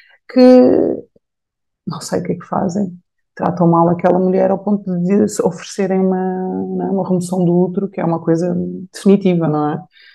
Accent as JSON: {"language": "Portuguese", "country": "Angola", "tie": "born there", "said": "Eu nasci em Angola, por exemplo"}